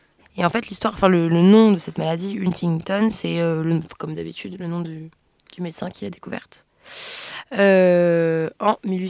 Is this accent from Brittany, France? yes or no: yes; Brittany, France; Je suis bretonne. Je suis bretonne.